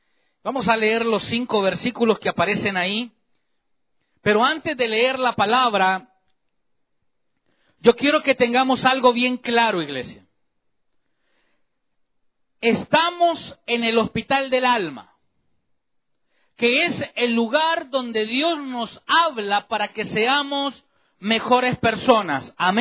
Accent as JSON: {"language": "Spanish", "region": "San Salvador", "country": "El Salvador", "tie": "born or raised there", "said": "Recuerdo que en mi adolescencia, allá en El Salvador, bueno, todavía existe, pero en mi adolescencia, este lugar, allá en San Salvador, en la capital del Salvador, conocido como el Círculo Militar"}